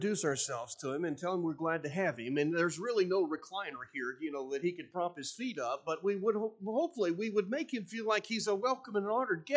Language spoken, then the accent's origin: English; Ohio, United States; a lot of people didn't like me because I was from Ohio.